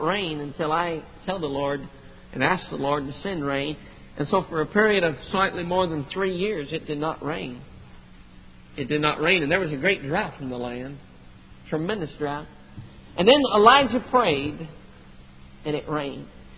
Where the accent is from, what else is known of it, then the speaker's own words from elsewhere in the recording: Colorado, United States; it was interesting that out in my home state of Colorado this last winter